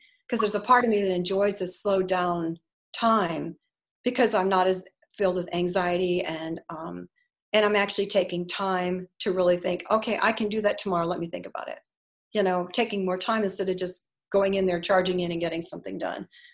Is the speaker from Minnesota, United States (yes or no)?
yes; Minnesota, United States; I'm originally from Minnesota.